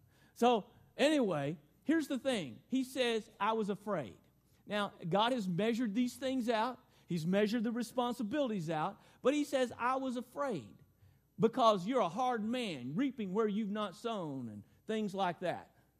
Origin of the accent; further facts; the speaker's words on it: Arkansas, United States; You know, I know the word is scared, but I'm from Arkansas, see, and we say scared.